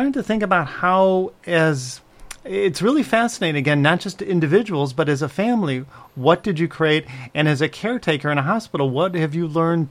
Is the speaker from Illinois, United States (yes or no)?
yes; Chicago, Illinois, United States; I'm a guy from Chicago